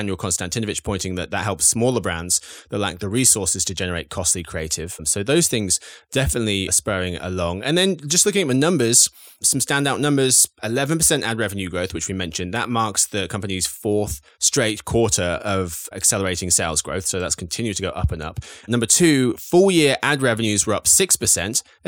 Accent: England, United Kingdom; I'm English

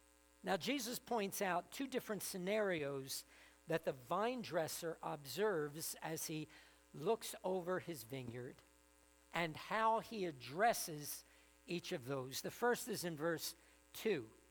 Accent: Camden, New Jersey, United States; I grew up in Camden, and believe it or not, in those small little yards, my Italian neighbors all had grapevines because they would make their own homemade wine.

